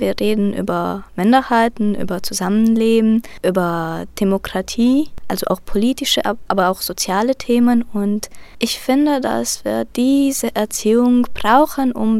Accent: Timișoara, Timiș County, Romania; ich komme aus Temeswar, nämlich aus der Nikolaus-Lenau-Schule.

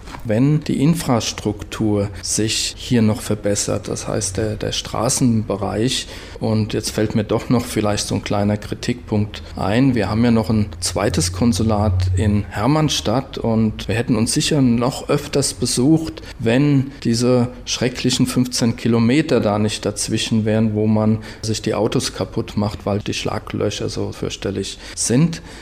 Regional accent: Mainz, Rhineland-Palatinate, Germany; Ich komme aus Mainz

